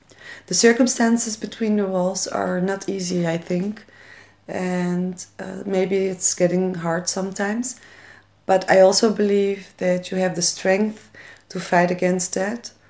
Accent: Netherlands; I'm an activist from Holland and a member of the Federation of Workers from Turkey in Holland.

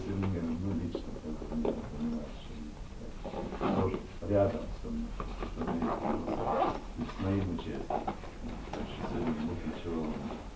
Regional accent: Yekaterinburg, Sverdlovsk Oblast, Russia; Значит, я приехал, сам я родом из Екатеринбурга, но свою вторую половину нашел в Целинограде.

